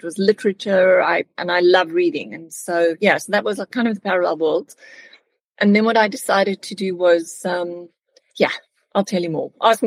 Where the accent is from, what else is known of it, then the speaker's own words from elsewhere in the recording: South Africa; first language Afrikaans; English is a second language; My mother tongue is Afrikaans, and actually for me, German is not that difficult compared to, well, the pronunciation's fairly easy, the sentence structure, the word formulation.